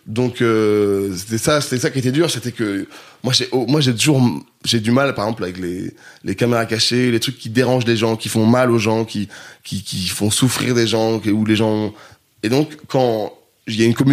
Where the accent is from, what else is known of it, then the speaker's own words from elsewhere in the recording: Grenoble, Auvergne-Rhône-Alpes, France; j'ai grandi à Grenoble